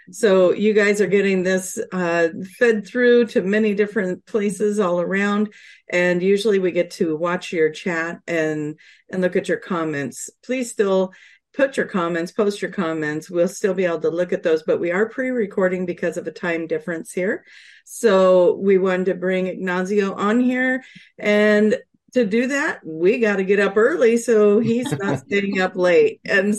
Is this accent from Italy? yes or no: yes; Sicily, Italy; also born or lived in Chicago, United States; now in United Kingdom; I was kind of born and raised in Sicily, but my mom is from Chicago, also originally from Sicily.